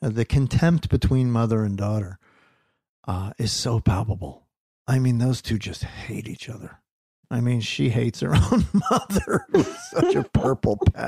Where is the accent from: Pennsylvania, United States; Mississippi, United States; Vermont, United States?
Pennsylvania, United States; Philadelphia; Oh, wait a minute. That's my hometown. What are they dissing my hometown for?